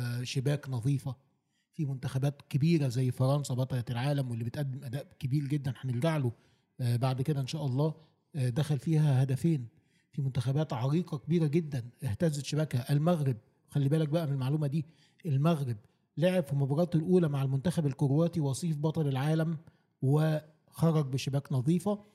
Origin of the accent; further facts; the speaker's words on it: Egypt; والف مبروك بصفتي مصري بقى لقارتنا الافريقية الحبيبة